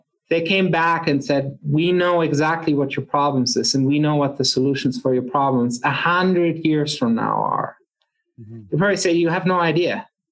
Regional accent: Germany; I'm originally from Germany

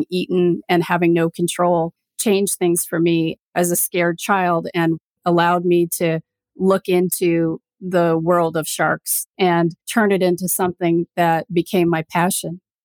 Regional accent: Colorado, United States; I grew up in Colorado and was fortunate enough to have parents that were very outdoorsy.

